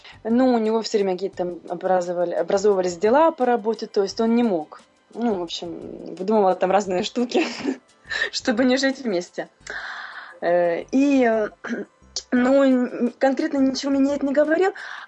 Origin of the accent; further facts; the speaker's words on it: Ukraine; now in Paris, France; потому что я живу во Франции, а сама я с Украины.